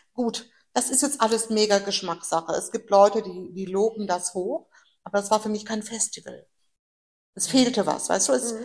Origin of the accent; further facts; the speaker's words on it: Dortmund, North Rhine-Westphalia, Germany; so als Dortmunder Bürgerin, hör doch auf, immer so ironisch oder sarkastisch zu sein.